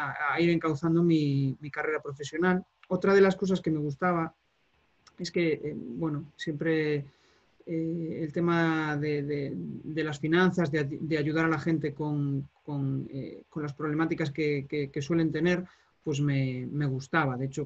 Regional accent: Galicia, Spain; Pues yo soy de Galicia, con lo cual estudié aquí en mi comunidad.

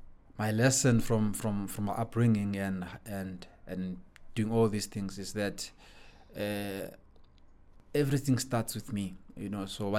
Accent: Pretoria, Gauteng, South Africa; Then I grew up in Mamelodi, in Pretoria, in Mamelodi.

